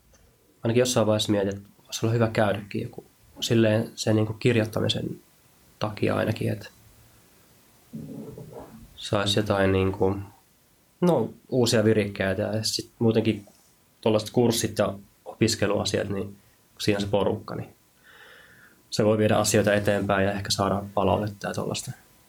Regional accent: Kuopio, North Savo, Finland; Ja sitten mä oon Kuopiosta kotoisin

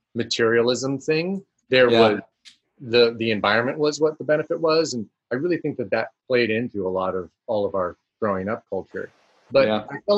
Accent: Malibu, California, United States; So I grew up out in Malibu, and Malibu back in the 70s and 80s.

